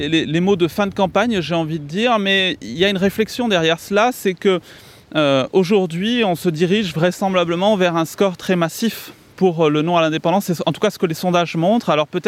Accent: New Caledonia; Je pense qu'il y a beaucoup de Calédoniens, comme moi

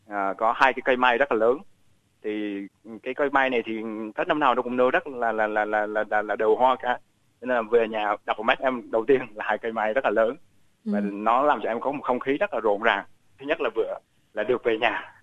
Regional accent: Binh Dinh, Vietnam; Quê gốc em là Bình Định và ở một cái gọi là vùng quê thôi.

